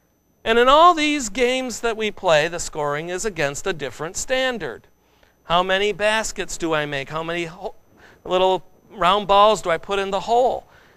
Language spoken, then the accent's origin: English; United States; Now, I'm thankful I'm an American, aren't you?